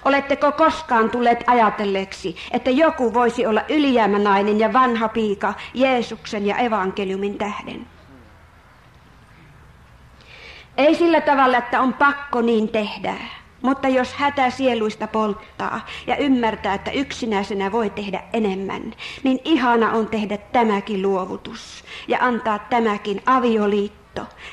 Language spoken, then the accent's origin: Finnish; Oulu, North Ostrobothnia, Finland; moved away as an adult; now in Larsmo, Finland; ajelin Larsmoon päin, kun jätin Oulun kotikaupunkini, lasten kotini